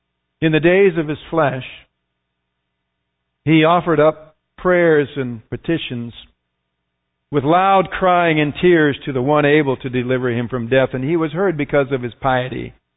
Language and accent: English; United States; born there; I've lived in the United States all my life. I was born in the United States.